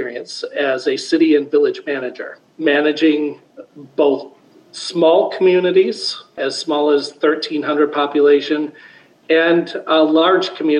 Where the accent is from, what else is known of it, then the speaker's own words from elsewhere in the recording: Detroit, Michigan, United States; I am a native Detroiter. I was born and raised in Oakland County